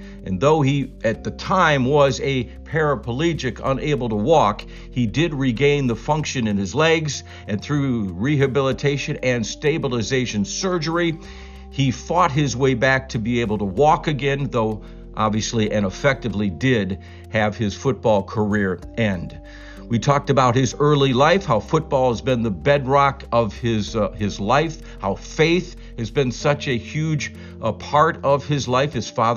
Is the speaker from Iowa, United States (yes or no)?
no; Cleveland, Ohio, United States; the last 42 of them in my hometown of Cleveland, Ohio.